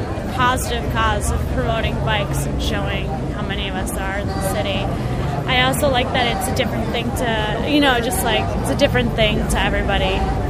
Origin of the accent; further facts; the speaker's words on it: Rochester, New York, United States; No, I'm from New York. Oh, yeah? Upstate, Rochester, yeah.